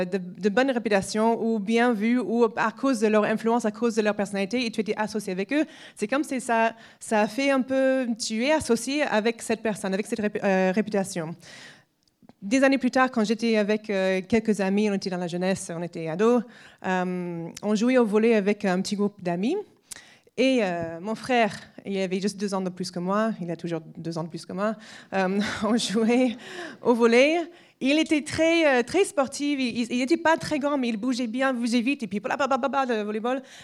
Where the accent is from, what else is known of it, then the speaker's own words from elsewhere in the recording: Massachusetts, United States; French is a second language; j'ai grandi aux États-Unis. J'ai grandi dans une petite ville dans la partie ouest de l'État de Massachusetts.